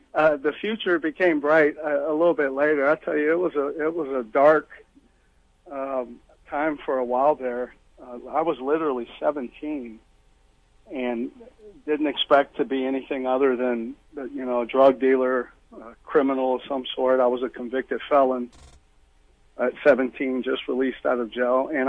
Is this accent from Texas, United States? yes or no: yes; Houston, Texas, United States; Well, I'm from Houston originally